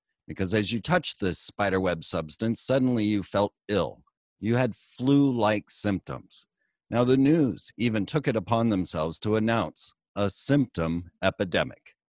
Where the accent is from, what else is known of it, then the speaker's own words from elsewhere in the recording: Orlando, Florida, United States; Now, growing up in Orlando, watching many, many rocket launches